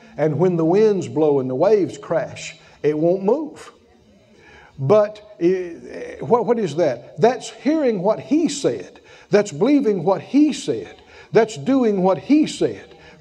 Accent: the South, United States; born there; so I'm a Moor. I was born in the South. I was born a country boy.

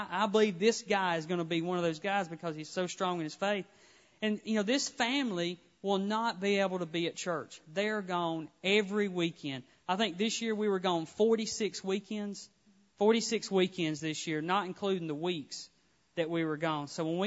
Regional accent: Alabama, United States; I guess growing up in Alabama, I thought everybody went to church

